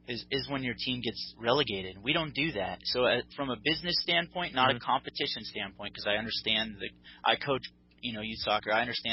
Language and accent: English; United States; being an American sports fan. I'm just used to our leagues being the best.